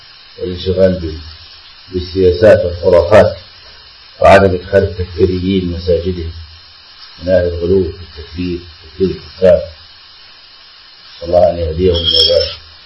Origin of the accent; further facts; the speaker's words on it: Egypt; علماء بلدنا مصر